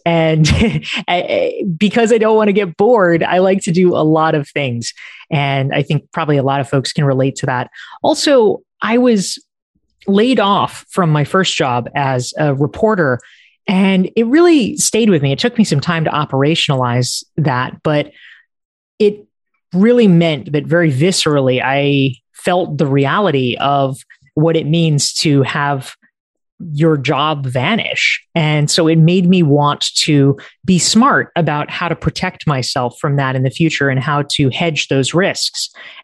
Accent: North Carolina, United States; But broadly speaking, I grew up in North Carolina. I went off to college early.

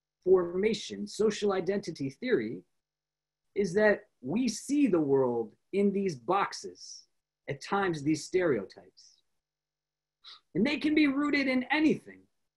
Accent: New York, United States; I know that I am a New Yorker because I am not from Chicago.

